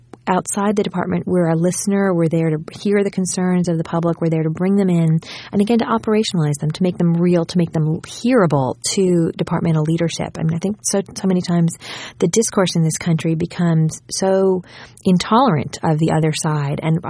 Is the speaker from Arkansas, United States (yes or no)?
no; New York, United States; moved away as an adult; I'm from New York. I had just moved down a couple weeks before 9/11